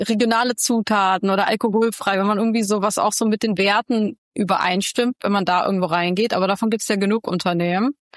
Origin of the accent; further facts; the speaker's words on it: Berlin, Germany; Gerade in Berlin, ich komme aus Berlin, gibt es gefühlt jeden Abend irgendeine Veranstaltung